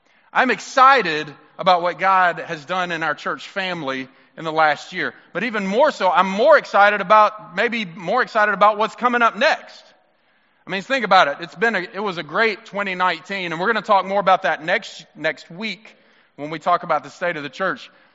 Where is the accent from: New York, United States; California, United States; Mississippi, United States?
Mississippi, United States; I have that smart aleck part of me. I'm from Mississippi. So, like, we're something we were born with.